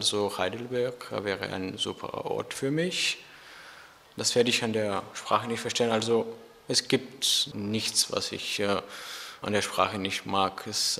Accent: Bulgaria; German is a second language; Ich komme aus Bulgarien und bin im Jahr 2001 geboren.

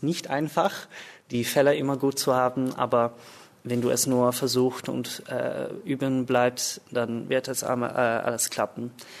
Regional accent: Rotterdam, South Holland, Netherlands; German is a second language; Ich komme aus Rotterdam in den Niederlanden. Ich bin in 1997 geboren, auch in Rotterdam. Ich lerne Deutsch, weil es natürlich in den Niederlanden verpflichtet ist, Deutsch zu lernen.

